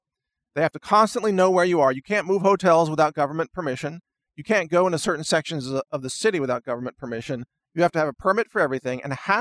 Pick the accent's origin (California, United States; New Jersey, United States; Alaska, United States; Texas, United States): Texas, United States; Plus, I'm a Texan on top of that. And Texas is all about self-sufficiency as well.